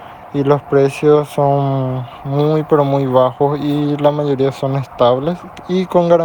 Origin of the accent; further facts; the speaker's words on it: Paraguay; Yo soy de Paraguay